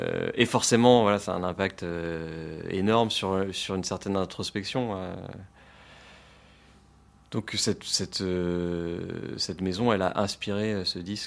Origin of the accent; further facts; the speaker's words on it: Brittany, France; Moi j'ai grandi à la campagne, j'ai grandi en Bretagne, à la campagne à côté de Brest, mais j'étais quand même à côté d'une grande ville, quoi.